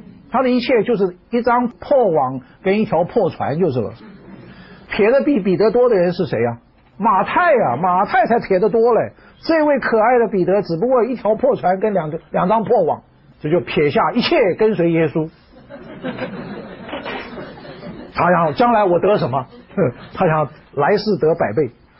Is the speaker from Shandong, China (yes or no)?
yes; Shandong, China; 我们山东人不这么简单的。